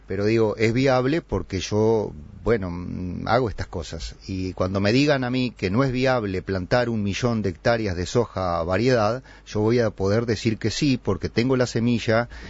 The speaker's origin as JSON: {"language": "Spanish", "region": "Paysandú", "country": "Uruguay", "tie": "born or raised there", "said": "de ese río Uruguay en el cual yo crecí bañándome en Paysandú"}